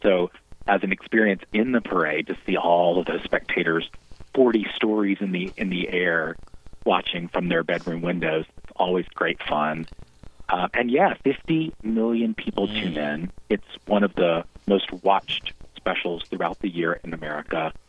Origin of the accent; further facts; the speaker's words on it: Georgia, United States; I grew up in South Georgia, and I watched the parade every morning with my grandmother and my mother